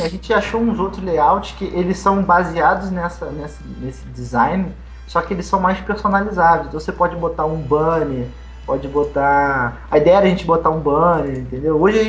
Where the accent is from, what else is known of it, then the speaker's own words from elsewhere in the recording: Rio de Janeiro, Brazil; só porque eu sou carioca e isso faz parte do meu sangue.